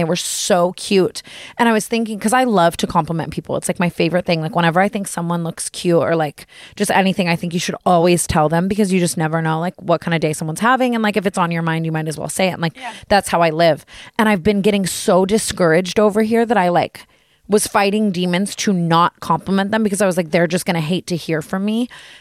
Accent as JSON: {"language": "English", "country": "United States", "said": "I don't know if it's just us being American too."}